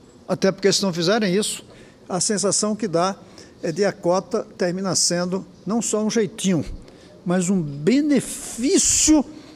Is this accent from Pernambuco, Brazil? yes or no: yes; Recife, Pernambuco, Brazil; E olha que eu sou de Recife, um lugar de população negra intensa.